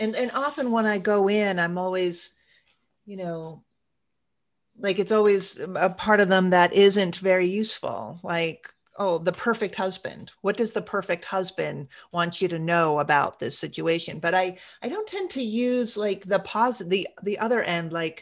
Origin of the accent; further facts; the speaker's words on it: United States; because as an American, it's very much like, well, what do you want to do?